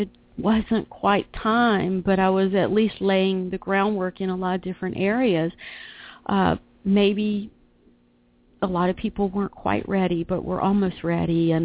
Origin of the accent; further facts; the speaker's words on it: Asheville, North Carolina, United States; I moved back after a divorce to my hometown of Asheville, and Asheville, North Carolina, beautiful place.